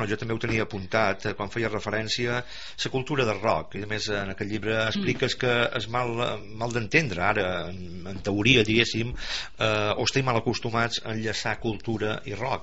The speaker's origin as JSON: {"language": "Catalan", "town": "Ciutadella", "region": "Balearic Islands", "country": "Spain", "said": "som de Ciutadella, el meu poble, no?"}